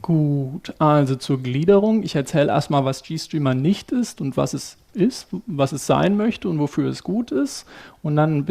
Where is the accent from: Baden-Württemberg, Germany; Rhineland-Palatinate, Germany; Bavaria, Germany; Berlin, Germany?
Bavaria, Germany; Aschaffenburg; ich bin aus Aschaffenburg. Das ist hier so eine Nachbarstadt, mehr oder weniger.